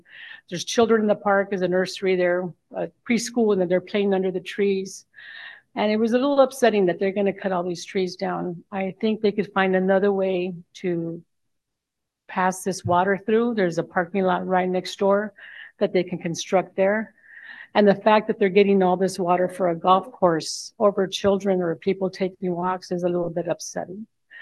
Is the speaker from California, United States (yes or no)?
yes; Highland Park, California, United States; Good morning. I'm from Highland Park